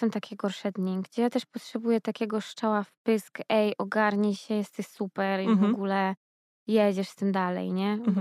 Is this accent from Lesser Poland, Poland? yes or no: yes; Kraków, Lesser Poland, Poland; Ja jestem z Huty, więc z Krakowa.